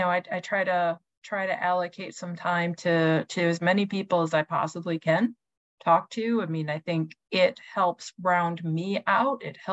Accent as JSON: {"language": "English", "town": "Pontiac", "region": "Michigan", "country": "United States", "tie": "born or raised there", "said": "And growing up in Pontiac, I thought, you know, I grew up, so this is like the 70s and 80s. I grew up in a community that was very diverse. We had a lot of Vietnamese and Laotian refugees."}